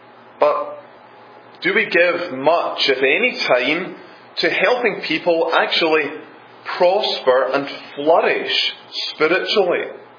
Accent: Scotland, United Kingdom; being a Scot

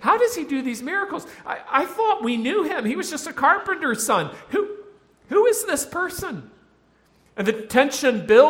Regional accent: South Carolina, United States; I grew up in South Carolina, and we would get like this much snow for about 5 minutes every year

